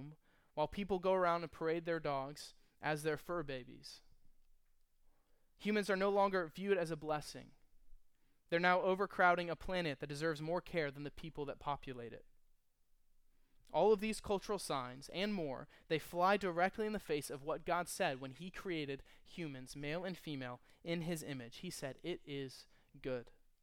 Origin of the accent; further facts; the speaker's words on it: Texas, United States; So, as a Texan, in the Battle of the Alamo